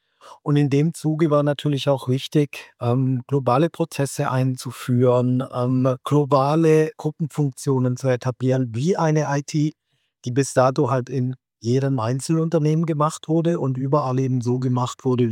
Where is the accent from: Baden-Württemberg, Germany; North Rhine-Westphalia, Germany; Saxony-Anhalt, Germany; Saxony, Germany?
Baden-Württemberg, Germany; Selber komme ich aus dem Süden, wohne weit unten im Süden, in der Nähe von Stuttgart oder Tübingen, kennen viele ganz gut. Bin dort auch fest verankert, bin also ein sogenannter Wochenpendler oder Wochenendpendler.